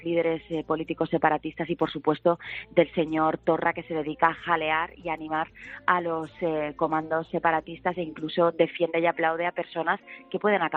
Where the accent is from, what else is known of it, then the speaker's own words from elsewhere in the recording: Catalonia, Spain; como tantísimos catalanes